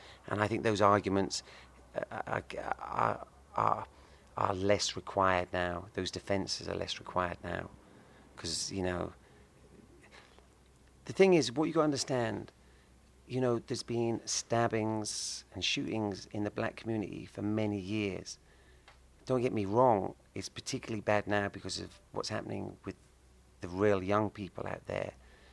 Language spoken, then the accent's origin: English; Norwich, East of England, United Kingdom; also born or lived in Lowestoft; I was born in Lowestoft, went to school in Norwich.